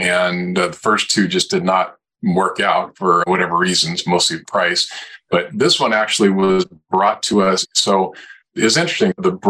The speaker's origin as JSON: {"language": "English", "town": "San Francisco", "region": "California", "country": "United States", "tie": "born or raised there", "said": "I'm from the San Francisco Bay Area. This Golden Gate Bridge backyard is close by to me. It's definitely my area, but I've lived here all of my life. I've been born and raised."}